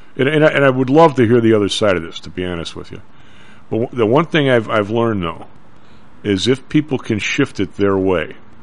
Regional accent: Ireland; Because being Irish, you have both, right?

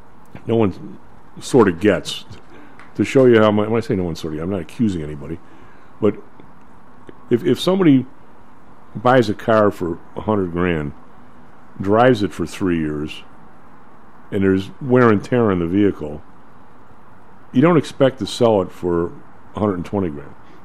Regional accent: Midwest, United States; I'm from the Midwest. I'm just a dope from the South Side with, you know, 20 bucks in my pocket.

